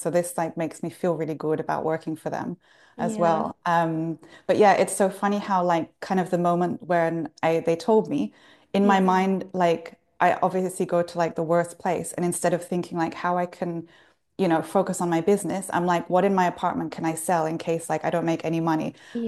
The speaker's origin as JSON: {"language": "English", "region": "Dubai", "country": "United Arab Emirates", "said": "But remember, I'm from Dubai. I'm not really British, so"}